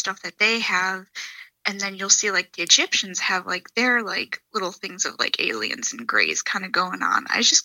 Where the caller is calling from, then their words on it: Ohio, United States; Okay, I'm calling from Ohio.